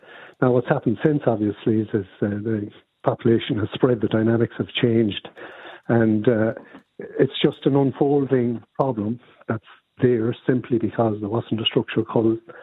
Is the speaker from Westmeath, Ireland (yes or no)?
no; Crossmolina, County Mayo, Ireland; Parts of North Mayo that I started hunting near my hometown in Cross Malina